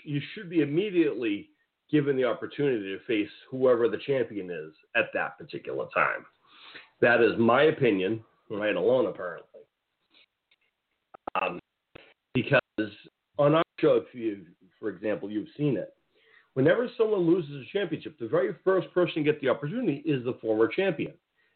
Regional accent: New England, United States; So coming from New England, right? I'm from New England myself, which is a northeast part of the United States. If you can tell by my accent

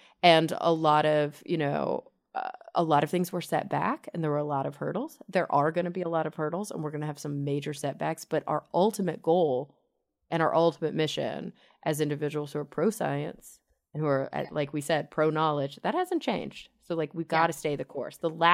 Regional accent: Texas, United States; I grew up in Texas in the suburbs, and I can even attest to the fact that like things don't catch on as quickly there, right?

